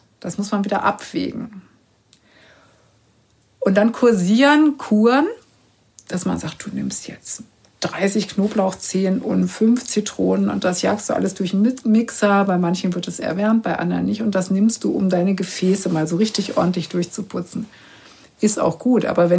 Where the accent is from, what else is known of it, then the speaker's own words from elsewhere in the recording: Berlin, Germany; ich komme ja nur aus Berlin